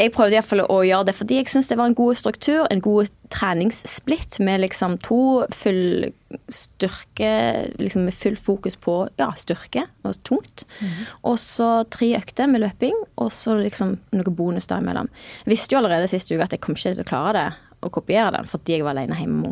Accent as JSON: {"language": "Norwegian", "town": "Egersund", "region": "Rogaland", "country": "Norway", "said": "og så skal det visst nok regne liksom resten, eller bli bløtt igjen hjemme I Egersund."}